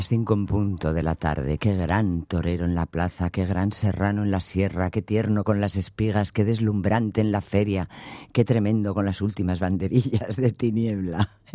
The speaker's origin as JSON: {"language": "Catalan", "town": "Pamplona", "region": "Navarre", "country": "Spain", "tie": "born there", "said": "Jo vaig néixer a Pamplona, Pamplona. Pamplona, sí, Pamplona. Al costat de l'Ajuntament i tot."}